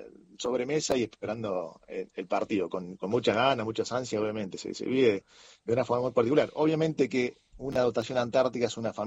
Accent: Argentina; somos argentinos

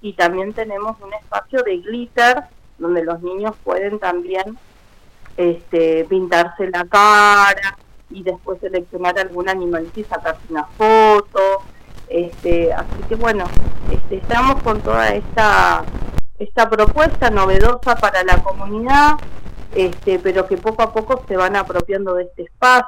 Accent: Zapala, Neuquén, Argentina; Yo soy de Zapala

